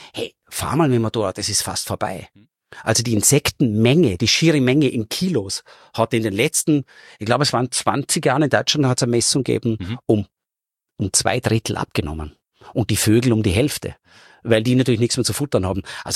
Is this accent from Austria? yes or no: yes; Vorarlberg, Austria; ich bin in Vorarlberg aufgewachsen, so Einfamilienhäuser